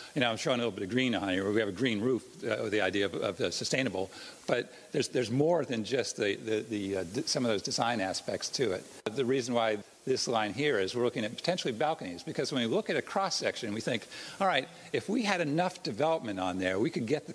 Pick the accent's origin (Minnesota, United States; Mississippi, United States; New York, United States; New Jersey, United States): New Jersey, United States; Princeton; also born or lived in Walnut Creek, California; I was born outside of Walnut Creek, but the fact is I grew up in Princeton, New Jersey, and one of the first things I thought of was what did Princeton have?